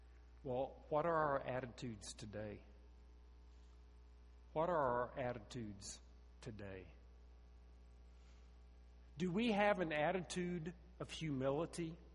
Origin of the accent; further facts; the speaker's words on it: Oklahoma, United States; I grew up in the South, folks. You say, well, you grew up in Oklahoma.